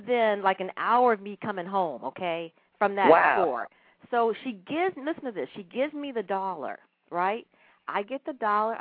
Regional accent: Chicago, Illinois, United States; now in San Francisco Bay Area, United States; I'm originally from Chicago.

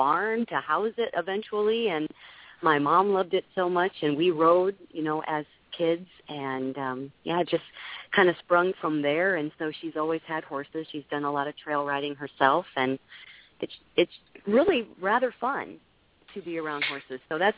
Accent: Waverly, Iowa, United States; And then eventually came back and worked in my hometown area, which is in Waverly, Iowa, for kind of a soft rock station.

